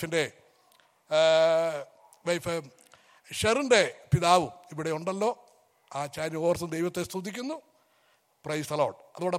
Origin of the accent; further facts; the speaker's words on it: Manarcad, Kerala, India; കോട്ടയം ഡിസ്ട്രിക്റ്റിൽ, അതിന് തൊട്ട് സമീപമുള്ള 5 മൈൽ മാത്രം വ്യത്യാസമുള്ള സ്ഥലമാണ് മണർകാട്. അവിടെയാണ് ഞാൻ ജനിച്ച് വളർത്തപ്പെട്ടത്.